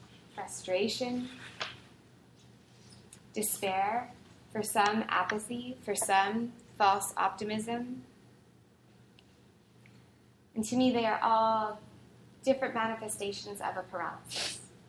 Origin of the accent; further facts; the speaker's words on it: Canada; because every single day, I would have to say, I'm from Canada.